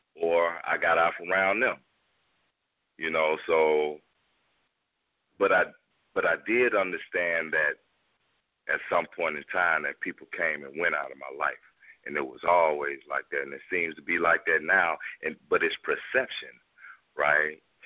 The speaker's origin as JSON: {"language": "English", "town": "Minneapolis", "region": "Minnesota", "country": "United States", "tie": "born there", "said": "I was born in Minneapolis. I'm back in Minneapolis now. I've been up here like about 13 years, right? All my family's from up here."}